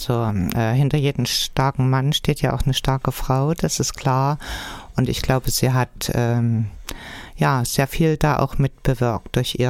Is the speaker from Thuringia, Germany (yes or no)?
yes; Thuringia, Germany; Also ich bin gerne in Deutschland unterwegs, auch sehr gerne in meiner Heimat